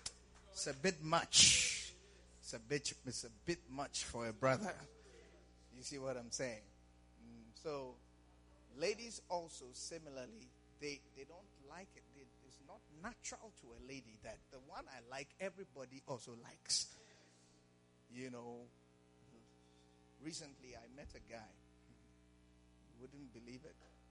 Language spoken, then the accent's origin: English; Ghana; Even when I told him I'm from Ghana, he said, oh, Ghana, Accra.